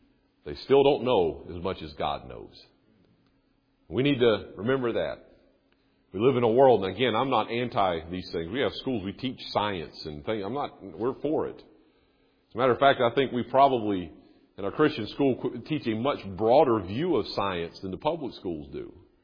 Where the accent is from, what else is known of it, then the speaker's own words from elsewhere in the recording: United States; Now, I'm an American.